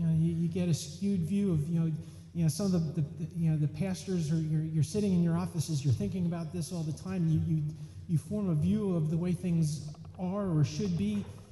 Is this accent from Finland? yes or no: yes; Finland; from Finland.